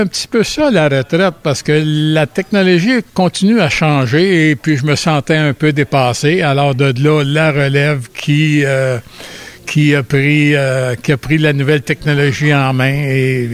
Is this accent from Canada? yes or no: yes; Lachute, Quebec, Canada; Non, moi j'étais, je suis natif de La Chute et puis je travaillais à Montréal.